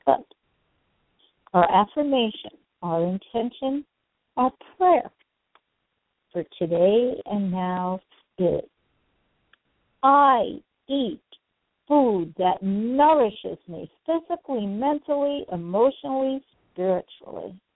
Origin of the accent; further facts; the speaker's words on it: New York, United States; I'm a city woman, I come from New York. I have never lived on a farm.